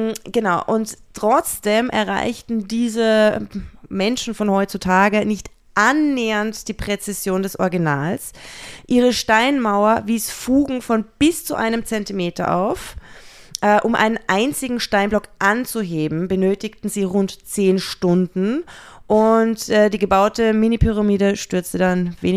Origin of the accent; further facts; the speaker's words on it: Austria; ich komme aus Österreich und bei uns zieht man alles mehr in die Länge.